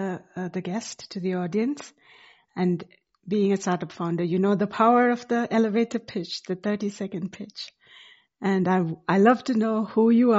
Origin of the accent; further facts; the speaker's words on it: United States; So I'm American, so I love the experience of Thanksgiving.